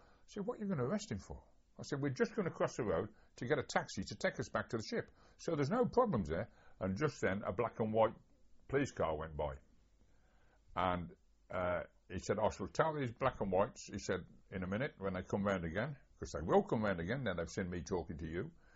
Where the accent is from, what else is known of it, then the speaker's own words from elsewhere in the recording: England, United Kingdom; And I said, well, we're not Canadians. We're from England.